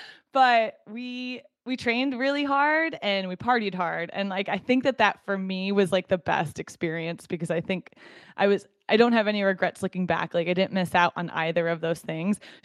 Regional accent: New York, United States; wow, I'm really happy I grew up in New York, which has such a competitive scene

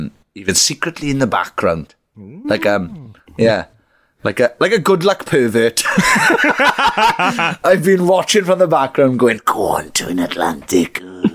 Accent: Wales, United Kingdom; Hey, I get it all the time being Welsh, don't I? People give me shit for... They try and do the Welsh accent and sound Indian to me all the time, so...

